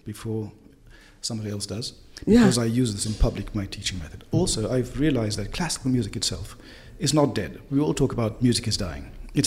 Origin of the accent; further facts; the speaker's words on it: South Africa; now in United Kingdom; Because when I arrived here from South Africa